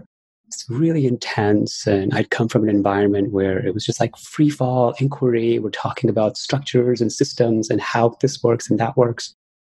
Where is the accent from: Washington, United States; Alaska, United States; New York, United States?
New York, United States; New York City; So I grew up in New York City and I come from a family of meditators.